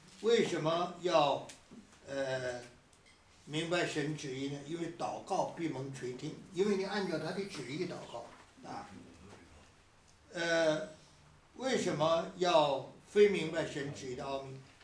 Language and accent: Chinese; China; 这不是这我们中国人是古时候的话，说你要不怕麻烦呢，你就买个表。这是四川话